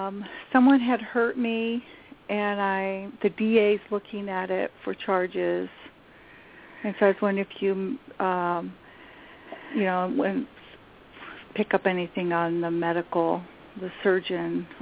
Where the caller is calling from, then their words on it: California, United States; I'm calling from California.